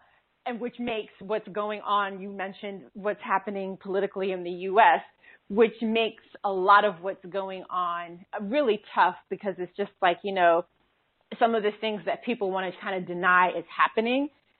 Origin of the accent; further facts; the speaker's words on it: New York City, New York, United States; born there; moved away; So I grew up in a single parent household. Before we left New York City, which is where I was born